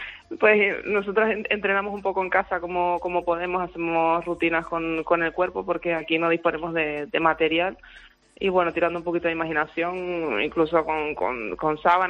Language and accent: Spanish; Canary Islands, Spain; now in Tenerife, Spain; Yo soy de Lanzarote y vivo en Tenerife.